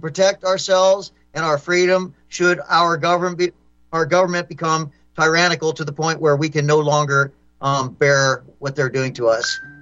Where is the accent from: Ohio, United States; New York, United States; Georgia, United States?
Ohio, United States; I mean, I come from Ohio and I hunted and shot rifles and shotguns with my father all my life.